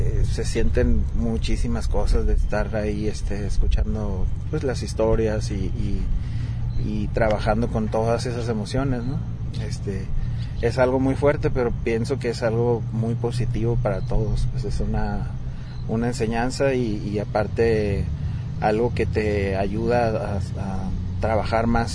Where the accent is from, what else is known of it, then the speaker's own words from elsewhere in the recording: Mexicali, Baja California, Mexico; yo soy de Mexicali, Baja California